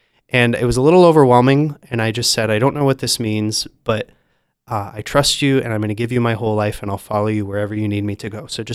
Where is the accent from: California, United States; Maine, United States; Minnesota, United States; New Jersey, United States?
Maine, United States; Lewiston; moved away as an adult; also born or lived in Daytona Beach, Florida; Correct. I grew up in Lewiston, Maine. Spent most of my life there up until college.